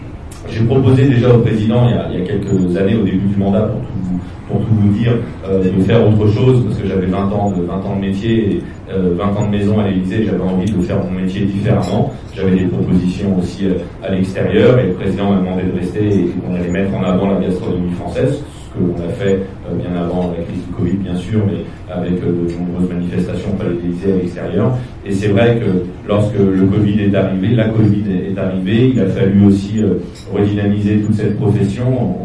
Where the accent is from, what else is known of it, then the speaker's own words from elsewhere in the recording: Paris, Île-de-France, France; je suis avant tout parisien. Je suis natif de Paris. Je suis très fier d'être né à Paris.